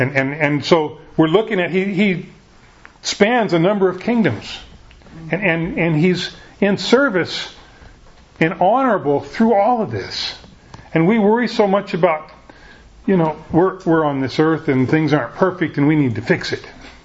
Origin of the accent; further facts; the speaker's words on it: United States; Now, I can be real proud about being an American, and yet I didn't have anything to do with that.